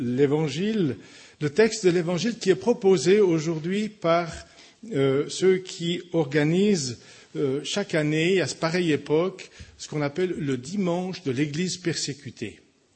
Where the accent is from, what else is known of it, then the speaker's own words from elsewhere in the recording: Vaud, Switzerland; now in Geneva, Switzerland; je suis un Vaudois rempoté à Genève, puisque je viens de Yon-sur-Morge. Et mon église de base, d'envoi, c'était l'église des Amandiers à Lavigny